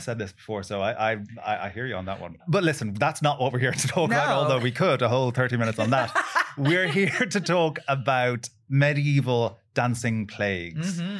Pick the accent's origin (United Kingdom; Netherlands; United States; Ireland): Ireland; Leinster; we are from, originally, the very same smattering of fields in County Kilkenny in Ireland.